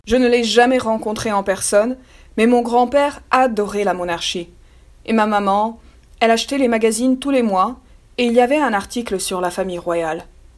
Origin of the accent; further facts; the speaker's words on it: Canada; born there; Je suis née au Canada, elle est sur notre monnaie